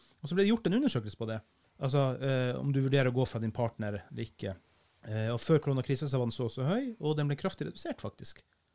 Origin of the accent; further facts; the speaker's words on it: Finland; now in Norway; Kommer vi så til Finland, mitt hjemland, nummer 2?